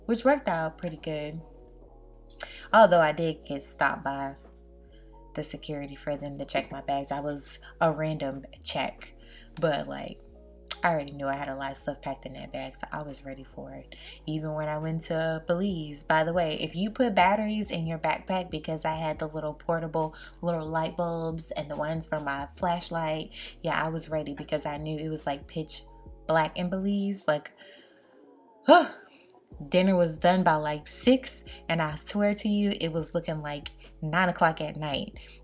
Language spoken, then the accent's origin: English; United States; I'm an American. At the end of the day, some people aren't gonna care.